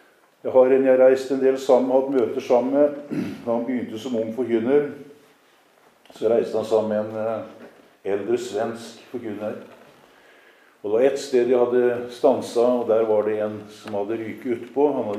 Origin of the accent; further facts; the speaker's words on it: Kragerø, Telemark, Norway; Jeg kjente en gammel alkoholiker hjemme I Kragerø.